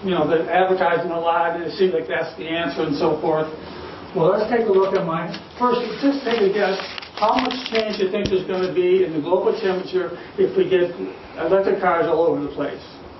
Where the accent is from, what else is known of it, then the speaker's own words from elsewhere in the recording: Petoskey, Michigan, United States; I'm from Petoskey, Michigan